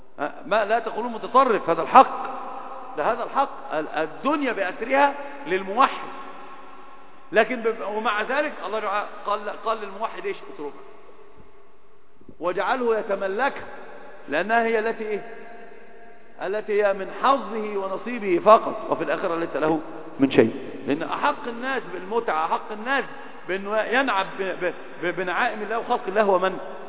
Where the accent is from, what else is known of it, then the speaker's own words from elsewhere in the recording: Egypt; عندنا في مصر